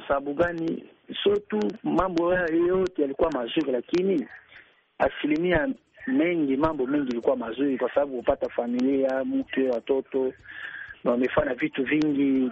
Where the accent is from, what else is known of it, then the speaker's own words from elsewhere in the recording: DR Congo; now in Tanzania; nilikuwa nimetoka DRC Congo, nimekuja Tanzania, nilikuwa kijana, sasa hivi nimekuwa kidogo na familia na makazi yangu nimekuwa hapa